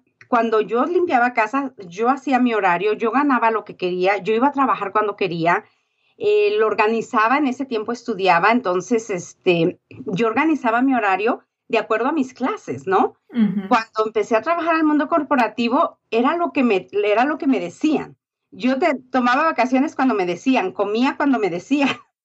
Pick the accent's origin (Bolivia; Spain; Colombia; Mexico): Mexico; yo crecí en México